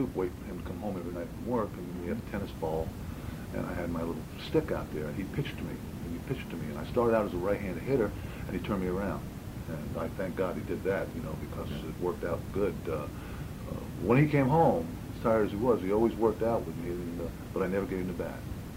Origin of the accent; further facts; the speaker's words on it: Brooklyn, New York, United States; born there; also born or lived in Jackson Heights; Well, I was born in Brooklyn, 1943. I just celebrated 49th birthday.